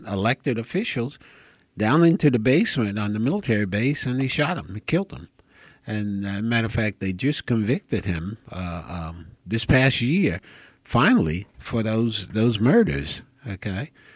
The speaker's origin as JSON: {"language": "English", "town": "Paterson", "region": "New Jersey", "country": "United States", "tie": "born or raised there", "said": "I grew up in Paterson, New Jersey"}